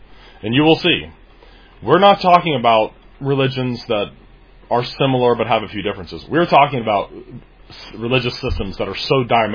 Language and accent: English; Cincinnati, Ohio, United States; the Roman Catholic people I grew up with in Cincinnati, Ohio, the huge German Catholic population of Cincinnati